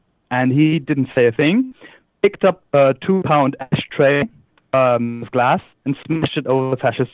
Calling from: Germany; I'm calling in from Germany.

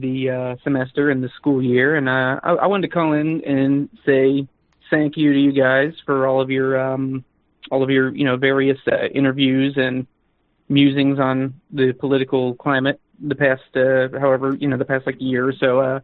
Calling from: Ohio, United States; from Ohio.

